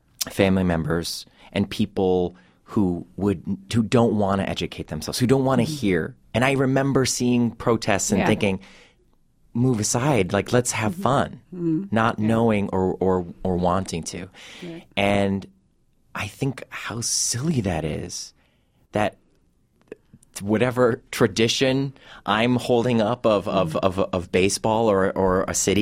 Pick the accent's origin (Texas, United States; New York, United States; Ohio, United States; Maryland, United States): Ohio, United States; Cleveland; I come from Cleveland, Ohio.